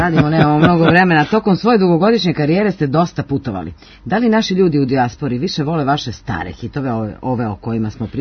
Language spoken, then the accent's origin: Serbian; Belgrade, Serbia; born there; doduše nisam mlada, ali nisam, rođena sam, imam akademiju, rođena sam u Beogradu